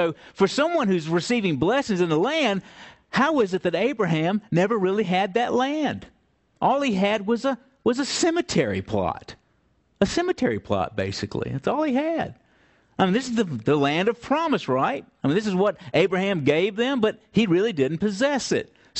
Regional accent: the South, United States; Whenever I start to get really proud about being Southerner, I remember the wickedness of the Ku Klux Klan

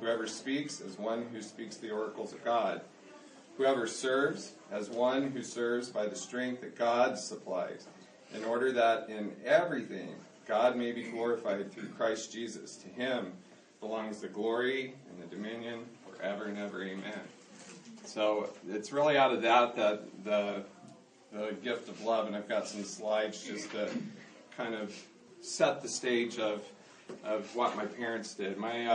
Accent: Placerville, California, United States; also born or lived in South Lake Tahoe; Born in South Lake Tahoe. I grew up here in Placerville all my life. My parents live in the same house that I grew up in.

